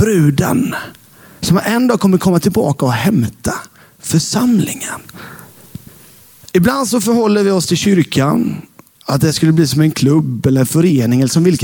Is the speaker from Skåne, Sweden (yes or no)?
no; Hultsjö, Jönköping County, Sweden; När jag växte upp i Hultsjö så fanns det två stycken som hette Albin.